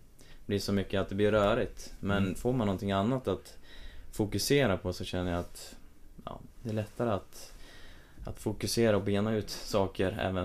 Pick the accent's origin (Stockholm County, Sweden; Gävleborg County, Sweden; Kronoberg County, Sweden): Gävleborg County, Sweden; Ljusdal; Jag kom ju från Ljusdal där